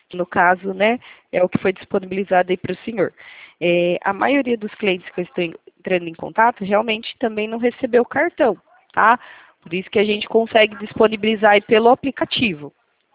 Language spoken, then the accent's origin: Portuguese; Itatiba, São Paulo, Brazil; Eu sou daqui.